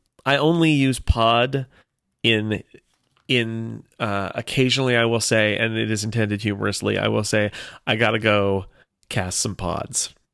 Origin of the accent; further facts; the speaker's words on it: California, United States; it seems very Californian, and I am Californian